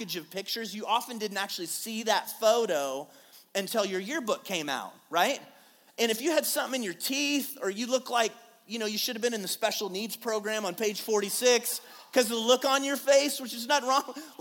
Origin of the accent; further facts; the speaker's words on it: Payson, Arizona, United States; I grew up in Payson. Nobody cared about their hair back then.